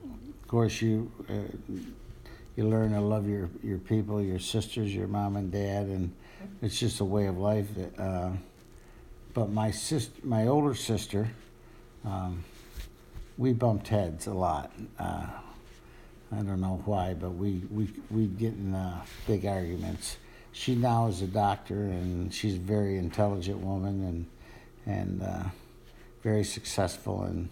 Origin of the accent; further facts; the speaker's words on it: Marion, New York, United States; now in Alabama, United States; Well, I grew up in Marion, New York, which is upstate. It's right south of Lake Ontario. And I was born and raised on a crop farm, as opposed to a dairy farm.